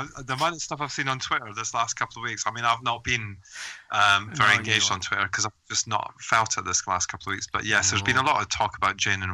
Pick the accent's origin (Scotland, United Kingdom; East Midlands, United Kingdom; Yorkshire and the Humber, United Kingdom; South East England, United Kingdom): Scotland, United Kingdom; I'm from Scotland, so it's very similar. It's just the accents are slightly different.